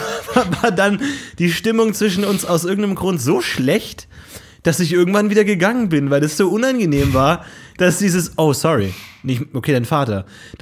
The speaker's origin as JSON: {"language": "German", "region": "Bavaria", "country": "Germany", "said": "Bei uns, also ich komme aus Bayern, da hieß es Fasching."}